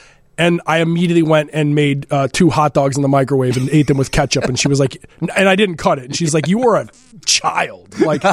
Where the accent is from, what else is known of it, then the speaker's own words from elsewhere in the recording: Glen Ellen, United States; I live in Glen Ellen. I grew up in Glen Ellen, live in Glen Ellen.